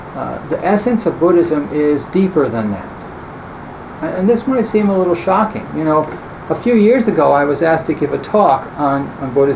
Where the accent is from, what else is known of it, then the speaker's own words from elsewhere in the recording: United States; first of all, I'm an American. And, you know, I look, you know, I'm an American.